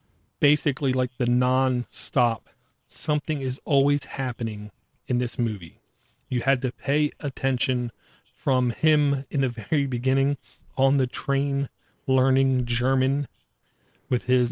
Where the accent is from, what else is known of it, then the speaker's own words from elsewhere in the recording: Ireland; I'm Irish. It's like that, I can't stand them.